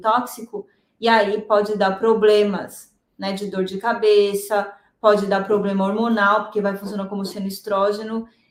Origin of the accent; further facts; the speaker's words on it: São Paulo, Brazil; Eu gosto de feijão carioca, que eu sou paulistana